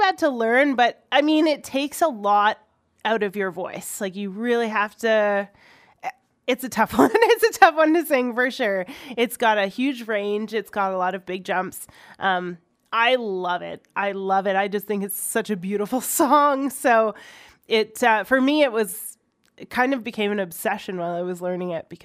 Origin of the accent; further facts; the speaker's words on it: Ontario, Canada; I grew up in Ontario in the public school system. They did the bilingual anthem. Okay. And I also grew up in French immersion.